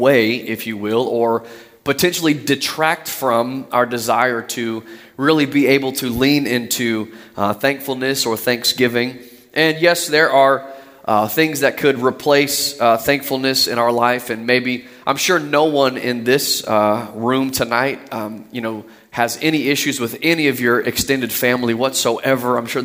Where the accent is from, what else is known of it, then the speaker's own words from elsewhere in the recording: the South, United States; I mean, I'm from the South, so it may be completely different fare here.